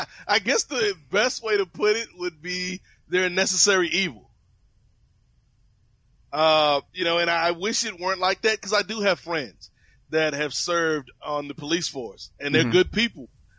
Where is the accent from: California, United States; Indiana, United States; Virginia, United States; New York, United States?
Virginia, United States; Because when I was younger, growing up in Virginia, it was certainly much more of a red state.